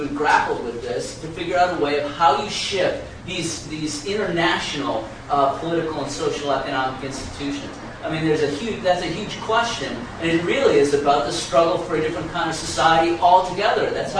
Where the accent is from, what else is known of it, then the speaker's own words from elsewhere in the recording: Chicago, Illinois, United States; from Chicago.